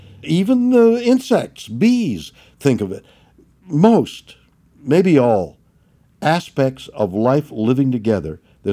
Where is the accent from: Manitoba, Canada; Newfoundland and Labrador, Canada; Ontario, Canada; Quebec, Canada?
Quebec, Canada; Montreal; I was brought up in Montreal, Canada.